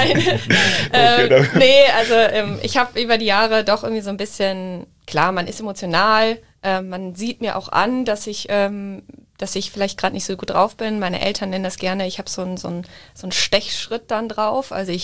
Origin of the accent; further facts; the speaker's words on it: Düsseldorf, North Rhine-Westphalia, Germany; now in Munich, Germany; Also ich bin ja eigentlich aus Düsseldorf und bis heute habe ich mit denen Kontakt, obwohl ich ja in München wohne.